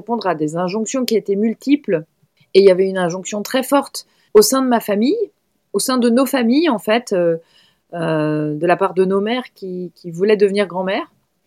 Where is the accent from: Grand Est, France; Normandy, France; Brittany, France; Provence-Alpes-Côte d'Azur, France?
Brittany, France; Je vais te faire une réponse de Normande, même si je suis bretonne.